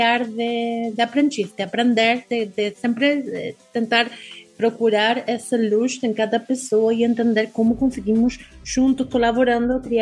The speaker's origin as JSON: {"language": "Portuguese", "country": "Argentina", "second_language": "Portuguese", "said": "Se vocês estão ouvindo um sotaque um pouco estranho, porque sou argentina."}